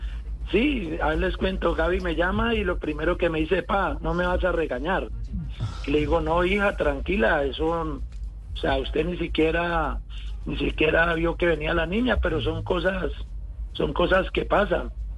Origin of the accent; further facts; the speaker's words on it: Santander de Quilichao, Cauca, Colombia; ella sabe que somos de acá, de Santander, de Quilichao, que venimos de una familia humilde